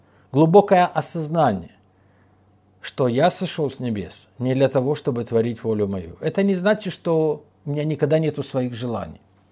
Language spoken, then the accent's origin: Russian; Odesa, Odesa Oblast, Ukraine; born there; Вообще, мои родители родились в Хмельницком. А я родился в Одессе.